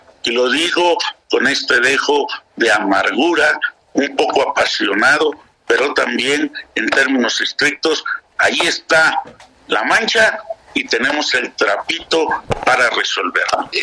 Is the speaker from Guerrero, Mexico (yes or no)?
yes; Guerrero, Mexico; yo soy guerrerense